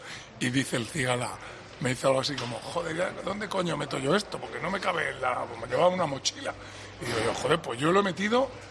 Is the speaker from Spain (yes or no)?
yes; Cabra, Andalusia, Spain; Por eso soy de Cabra, que estamos justo en el centro geográfico de esta maravillosa comunidad.